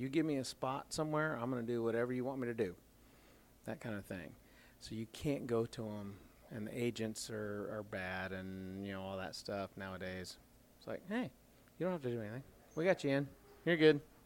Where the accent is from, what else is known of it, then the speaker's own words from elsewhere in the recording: Las Vegas, Nevada, United States; The city grew so big, so fast, because I grew up there. I was born and raised in Las Vegas.